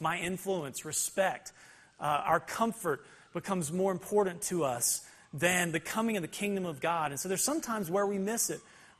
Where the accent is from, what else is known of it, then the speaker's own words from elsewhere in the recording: Alabama, United States; also born or lived in San Diego, California; No, ma'am, I'm from San Diego. And so what does this have to do with the message? Well, let me see if I can tie it in. See, there's lots of things about Alabama that we love, that have shaped us in our formative years and growing up.